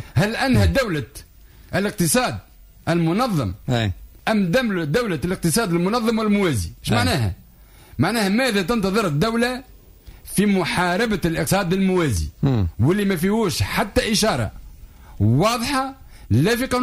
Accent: Tunisia; عندنا في تونس يعني طلب إضافي سنوي بقرابة ما بين 70 و 80 ألف موطن شغل.

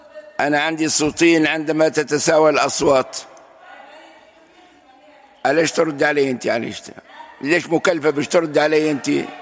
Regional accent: Tunisia; ثم مشكل عندنا في تونس، أن مشكل أنه شيطنة بعضنا لبعض

